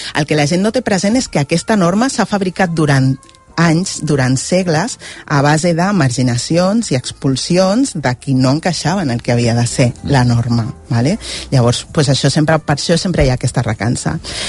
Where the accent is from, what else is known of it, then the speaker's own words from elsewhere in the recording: Vilanova i la Geltrú, Catalonia, Spain; sent vilanovina, perquè jo soc de Vilanova i la Geltrú